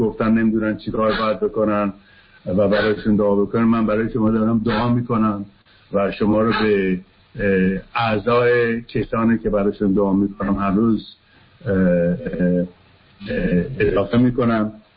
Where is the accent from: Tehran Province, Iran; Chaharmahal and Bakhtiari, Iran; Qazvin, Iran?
Tehran Province, Iran; Tehran; born there; من توی پاچنار تهران به دنیا آمدم و تمام فامیلام توی بازار بودن و آخر بار خونه ما اونجا بود